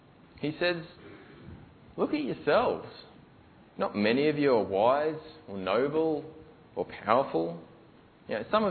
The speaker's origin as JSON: {"language": "English", "country": "Australia", "said": "Just from my understanding of being Australian, you know, people love, you know, Australians, we love our sports stars."}